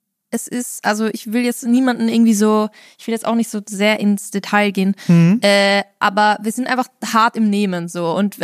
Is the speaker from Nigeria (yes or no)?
no; Austria; Also bei uns in Österreich heißt es Heurigenbank.